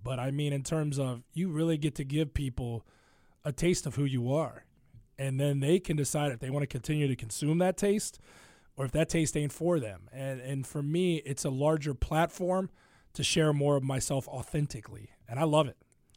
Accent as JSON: {"language": "English", "region": "Ohio", "country": "United States", "tie": "born or raised there", "moved": "yes", "lives_now": "Chicago, United States", "said": "I grew up in Ohio, and Cincinnati's their sports talk radio, but it's not the beast that it is in Chicago. And so the appreciation for it was something I had to develop when I moved here some 15 years ago."}